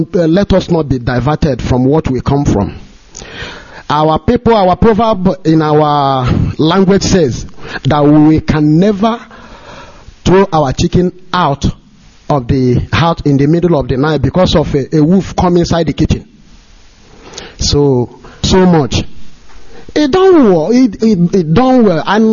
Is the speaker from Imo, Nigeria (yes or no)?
yes; Imo, Nigeria; now in Naples, Italy; I come from Abuja in Wangele, local government area of Imo State in Biafra land.